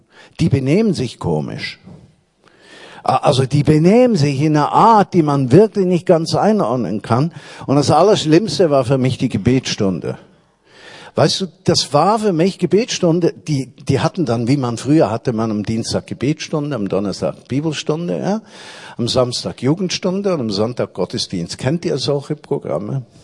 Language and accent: German; Switzerland; now in Berlin, Germany; dann komme ich da als Schweizer Bauer nach Berlin